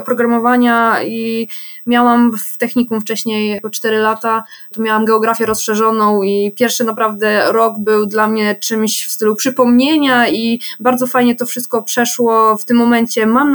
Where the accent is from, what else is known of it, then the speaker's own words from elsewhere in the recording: Rzeszów, Subcarpathian Voivodeship, Poland; now in Łódź, Poland; Tak naprawdę siedzę tutaj już 3 lata, ale zostawiłam wszystko, co miałam. Pochodzę z Rzeszowa, tam też aktualnie moja rodzina właśnie przebywa